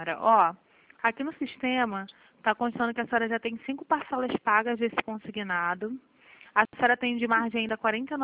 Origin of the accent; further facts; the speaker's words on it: Rio de Janeiro, Brazil; Sou do Rio.